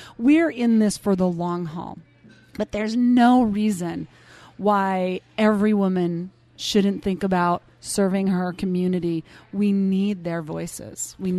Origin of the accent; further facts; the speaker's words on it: Montana, United States; I grew up as I think I mentioned earlier, I grew up in Montana, mm-hmm. so there's a lot of country music